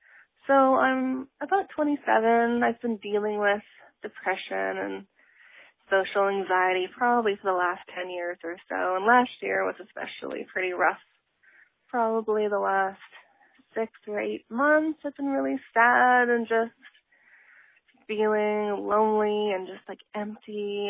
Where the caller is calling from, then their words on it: Vancouver, British Columbia, Canada; I'm calling from Vancouver, Canada.